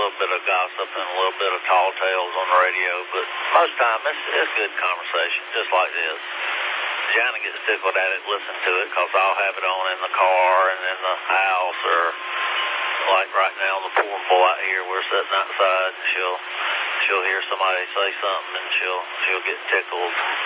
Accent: Elberton, Georgia, United States; I grew up down on Bobby Brown Park Road in Elberton, and across the road in Calum Falls

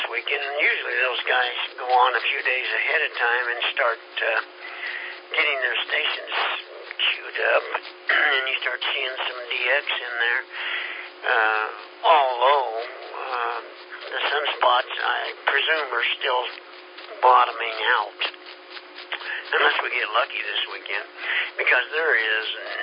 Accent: Kansas, United States; now in Greenville, United States; I'm not a native here. I'm an immigrant from Kansas

